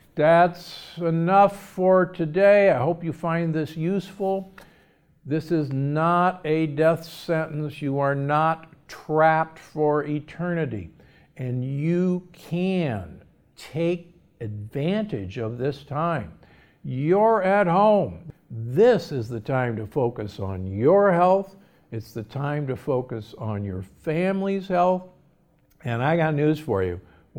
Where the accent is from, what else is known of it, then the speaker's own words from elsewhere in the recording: Nebraska, United States; and I grew up in Nebraska, farmers have to use more and more and more Roundup every year